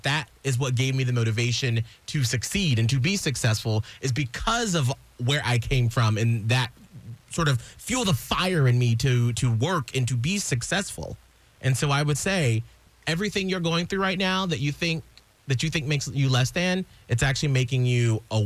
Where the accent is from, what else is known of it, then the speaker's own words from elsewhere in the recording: Atlanta, Georgia, United States; So I grew up in Atlanta, where I lived south of the city, and I was bused up to the quote unquote rich white area because I'm black.